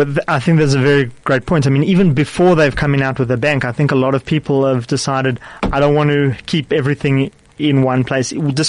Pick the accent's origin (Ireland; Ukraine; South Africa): South Africa; So as a South African, you know, we can be proud